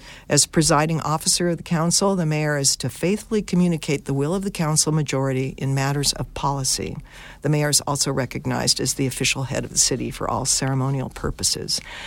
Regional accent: Sonora, California, United States; I grew up in Sonora, went to Sonora High, graduated in the class of 1966, go Wildcats, and spent most of my career in the Bay Area.

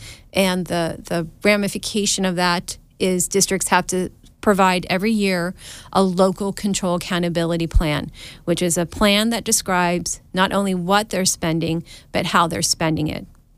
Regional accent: West Virginia, United States; also born or lived in California; I grew up in West Virginia, born in California, 4 years old, moved back to West Virginia.

